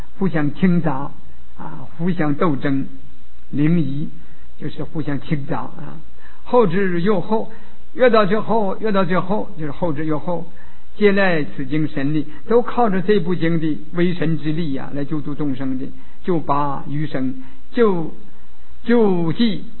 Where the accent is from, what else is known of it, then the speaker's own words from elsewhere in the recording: Changchun, Jilin, China; 民国三十五年的时候，我在我的家乡从东北的长春市啊，